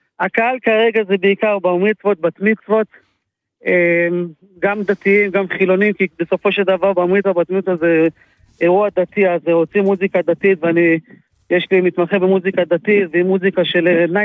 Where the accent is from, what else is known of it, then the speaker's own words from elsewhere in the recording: Givot, West Bank, Palestine; אני מגוש עציון.